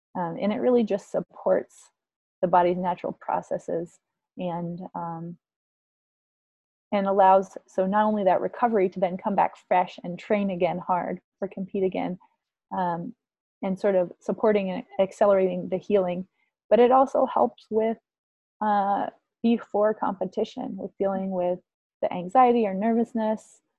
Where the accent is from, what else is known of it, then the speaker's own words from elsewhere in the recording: New England, United States; Like, I grew up in New England, and you know, really rural, very small town, and everyone knows each other.